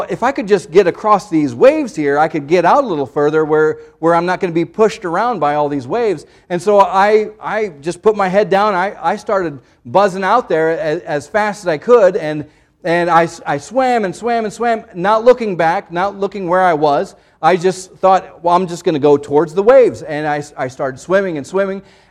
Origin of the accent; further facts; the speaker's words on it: Iowa, United States; But we went swimming, and I'm from Iowa. I don't know much about the ocean.